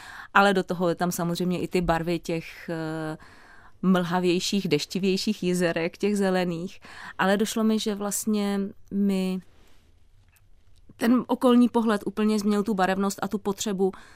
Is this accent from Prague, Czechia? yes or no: yes; Prague, Czechia; Já jsem původně z Prahy, vyrůstala jsem poblíž Nuselského mostu